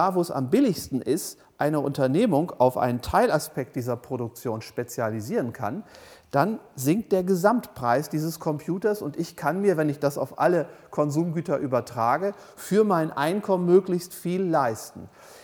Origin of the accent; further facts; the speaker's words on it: North Sea coast, Germany; da wo ich herkomme, da an der Nordseeküste